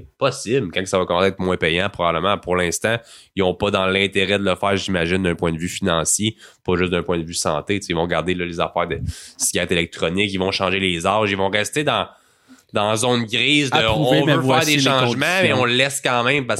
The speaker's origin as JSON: {"language": "French", "region": "Quebec", "country": "Canada", "said": "Je suis fier de dire qu'on est... Canadien, qu'on est Québécois."}